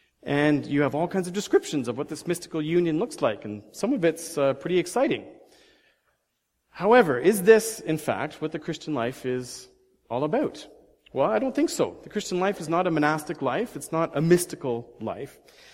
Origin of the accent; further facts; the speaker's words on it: Cochabamba, Bolivia; one of my earliest memories is when I was sitting on the front steps of our house in Cochabamba, Bolivia. I was born in South America.